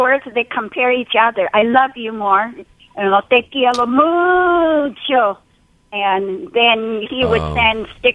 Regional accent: China; English is a second language; And I myself, I'm from China. I'm a foreigner, you know.

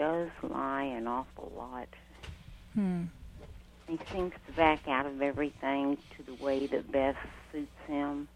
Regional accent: Louisville, Kentucky, United States; I'm from Louisville, Kentucky. Louisville, Kentucky needs your show on the air.

